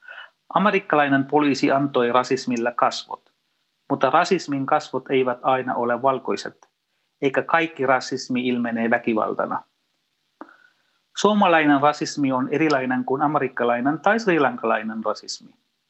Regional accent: Sri Lanka; kotimaassani Sri Lankassa.

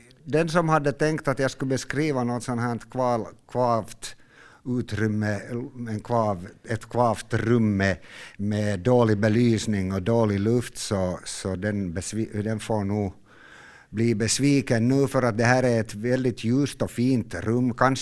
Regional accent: Helsinki, Uusimaa, Finland; Jag minns när jag växte upp som barn på Drumsö i Helsingfors, så fanns det ett stort skyddsrum som var insprängt i ett berg.

